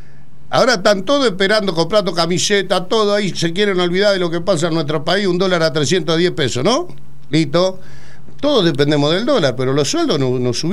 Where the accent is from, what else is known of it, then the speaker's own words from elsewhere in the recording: Argentina; porque somos argentinos